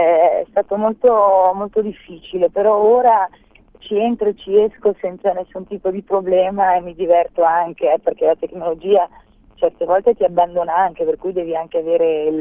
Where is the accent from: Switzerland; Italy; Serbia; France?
Switzerland; sono svizzera e quindi sono cresciuta in un ambiente che mi ha insegnato che per ottenere delle cose nella vita devi davvero lottare.